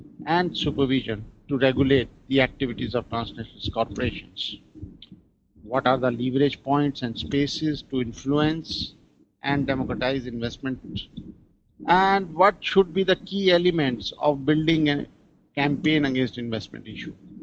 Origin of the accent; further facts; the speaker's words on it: New Delhi, Delhi, India; I'm from New Delhi, India